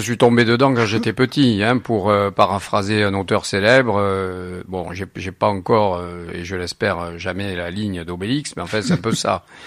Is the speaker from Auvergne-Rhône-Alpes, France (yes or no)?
no; Narbonne, Occitanie, France; now in Paris, France; des gens qui s'étonnent d'entendre mon accent, malgré 40 ans passés à Paris. Je dis, mais ça, c'est terminé. C'est mon accent, fini. C'est ma ville, c'est Narbonne. Je suis au barreau de Paris, mais je suis Narbonnais avant tout.